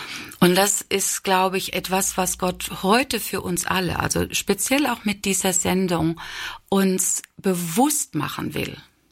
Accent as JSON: {"language": "German", "country": "Germany", "said": "ist mir sehr viel Ablehnung als Deutsche entgegengefallen"}